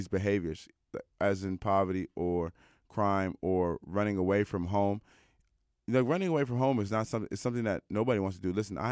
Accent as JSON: {"language": "English", "town": "Washington", "region": "District of Columbia", "country": "United States", "tie": "born or raised there", "said": "even this news went so viral that a Canadian person actually told this about me, about my hometown. So last week, there was a story that went viral about 14 missing girls in D.C. in 24 hours."}